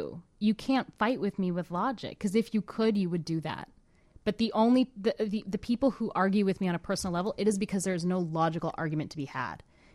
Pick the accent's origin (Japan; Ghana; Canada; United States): Canada; it's a brown lady and I'm Canadian